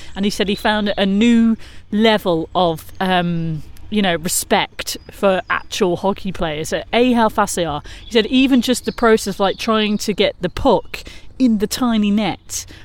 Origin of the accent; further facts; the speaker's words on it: Coventry, West Midlands, United Kingdom; I remember where I grew up in Coventry